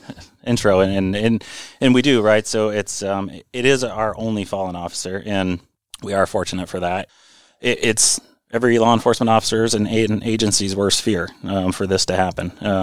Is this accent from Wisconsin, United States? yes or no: no; Vermont, United States; so I'm a native Vermonter. I grew up in Vermont, went to school in New York